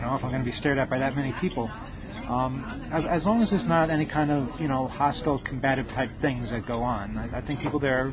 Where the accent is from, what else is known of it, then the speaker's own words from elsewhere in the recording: United States; I'm not allowed into North Korea at all because I'm an American. It's just one of the downsides to being an American.